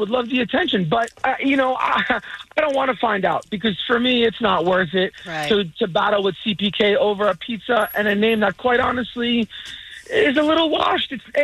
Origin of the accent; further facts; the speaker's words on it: East Coast, United States; Growing up on the East Coast, they tell you that's who's got the best barbecue chicken pizza.